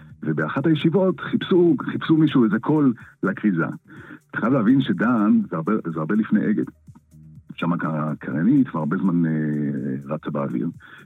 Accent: Haifa, Haifa District, Israel; אני יליד חיפה

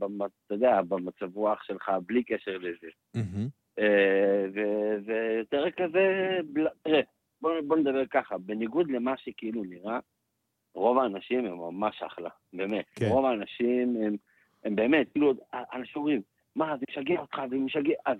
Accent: Jerusalem, Jerusalem District, Israel; בו גדלתי בשכונת גאולה, בחיידר וברסי ובגאולה.

